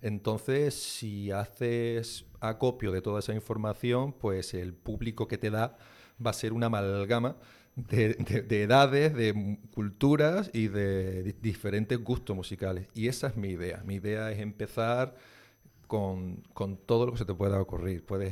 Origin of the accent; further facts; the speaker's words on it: Cádiz, Andalusia, Spain; Esto fue en Cádiz.